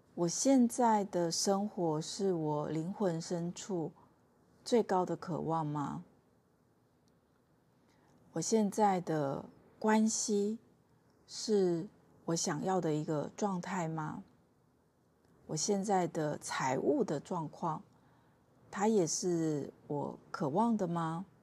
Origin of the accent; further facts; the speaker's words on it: Taiwan; 定期的去报道我的家乡三重或者是云林